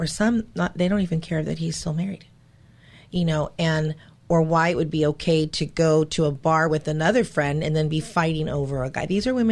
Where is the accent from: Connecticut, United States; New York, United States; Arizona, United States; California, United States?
California, United States; Hollywood; born there; I was born in Hollywood